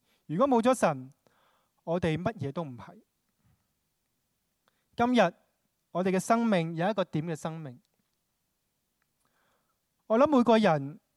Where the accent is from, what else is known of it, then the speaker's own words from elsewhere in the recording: Hong Kong; 我是土生土长的香港人，香港出世，香港长大，